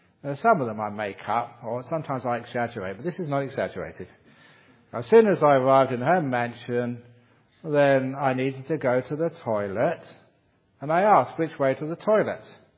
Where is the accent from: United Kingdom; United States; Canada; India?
United Kingdom; England; And being English, I have to be polite. It's in my genes.